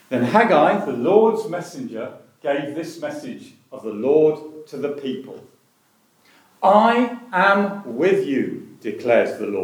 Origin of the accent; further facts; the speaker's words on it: England, United Kingdom; accent: southern; moved away as an adult; now in Teesside, United Kingdom; 35 years I've lived on Teesside, not enough to be a local because of my accent. Soft southerner, soft posh southerner.